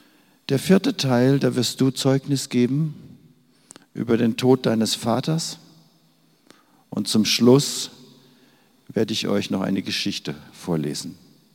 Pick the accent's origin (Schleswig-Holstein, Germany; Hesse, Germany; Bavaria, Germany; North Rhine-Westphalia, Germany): Hesse, Germany; Ich bin im Mittelgebirge groß geworden, so ähnlich wie hier, zwischen Frankfurt und Heidelberg im Odenwald.